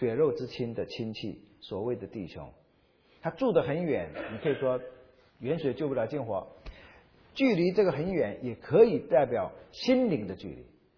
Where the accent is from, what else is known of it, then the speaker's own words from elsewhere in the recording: Fujian, China; 所以我们是福建人，但是我们家里有时候会吃很多面食，都是山东大婶教的